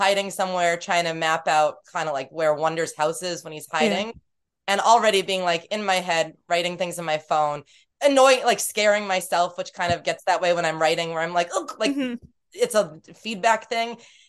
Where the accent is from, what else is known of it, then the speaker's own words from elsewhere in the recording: Massachusetts, United States; But I grew up in the Cape, so I spent a lot of time in Boston and, you know, around there